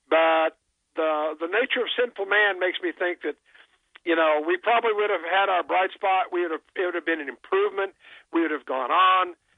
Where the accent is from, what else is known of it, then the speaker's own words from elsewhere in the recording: Texas, United States; being a Texan, I worked at the Texas State Library when I was in college.